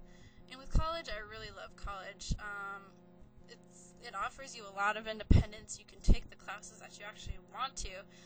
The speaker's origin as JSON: {"language": "English", "town": "San Diego", "region": "California", "country": "United States", "tie": "born or raised there", "also_born_or_lived": "Long Beach", "said": "I was born in Long Beach, California, and then moved to San Diego when I was an infant. So this is pretty much my hometown, and I absolutely love it."}